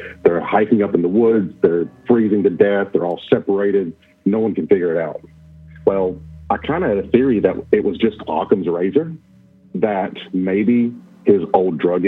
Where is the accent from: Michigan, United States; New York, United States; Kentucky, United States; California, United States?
Kentucky, United States; Okay. Once again, forgot to tell you where I'm from. I'm from Kentucky.